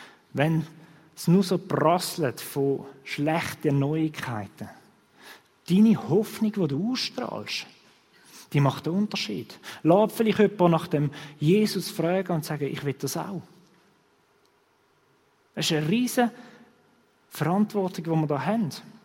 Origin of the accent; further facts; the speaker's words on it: Switzerland; Und in dem sind wir sehr gut als Schweizer.